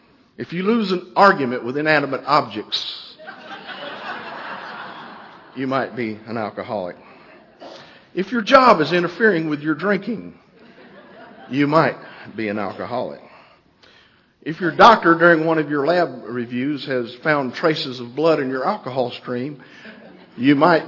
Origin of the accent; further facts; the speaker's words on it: Jefferson, Georgia, United States; Well, I'm from Jefferson, Georgia, and there's some good old boys that live up there